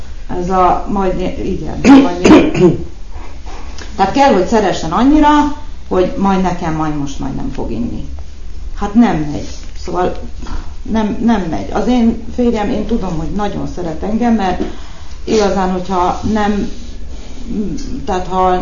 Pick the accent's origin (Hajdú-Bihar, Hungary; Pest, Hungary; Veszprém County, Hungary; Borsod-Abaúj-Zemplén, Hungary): Pest, Hungary; Érd; Érdről jöttünk